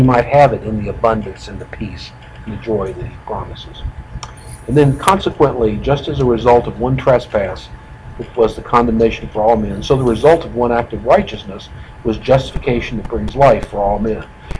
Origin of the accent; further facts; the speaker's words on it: Kentucky, United States; I'm from Kentucky, you don't have to look much past the Hatfields and the McCoys.